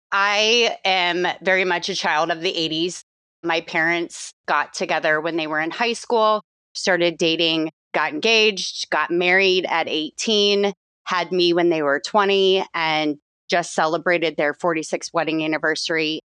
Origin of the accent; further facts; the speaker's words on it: Iowa, United States; I was born and raised in Iowa, small town, about 1,000 people. Lived here forever, never left Iowa as far as living situation goes.